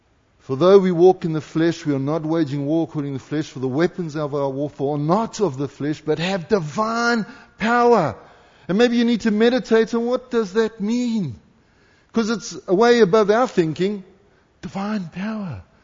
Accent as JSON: {"language": "English", "country": "South Africa", "said": "Easy for me, I'm a South African. I've got the guttural thing going."}